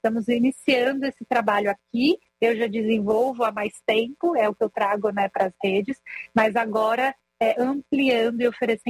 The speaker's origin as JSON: {"language": "Portuguese", "region": "São Paulo", "country": "Brazil", "moved": "yes", "said": "Eu vim de São Paulo, né? A minha ideia também não era nem ficar aqui"}